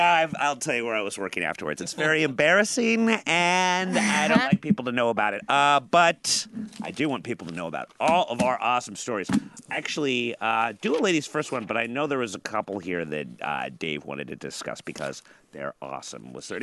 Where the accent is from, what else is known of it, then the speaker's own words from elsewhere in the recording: United States; Because I'm an American and intelligent and see things and observe them.